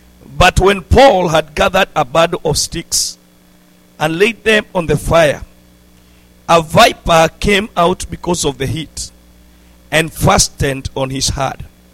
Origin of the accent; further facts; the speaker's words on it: Nairobi, Kenya; I love the Lord so much. I am from Nairobi, Kenya. I preach in a place called Wangige.